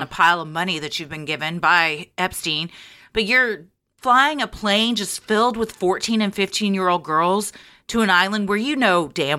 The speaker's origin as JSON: {"language": "English", "region": "Florida", "country": "United States", "said": "Remember in the beginning of the email I said I was from Florida? Hold on to your butts. I was a student at Royal Palm Beach High School"}